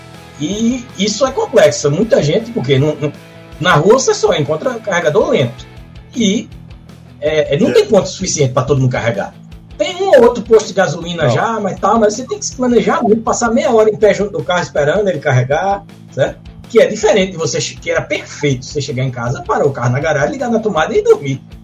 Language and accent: Portuguese; Pernambuco, Brazil; Como pernambucano, é uma cidade desse tamanho de geografia, mas completamente vertical.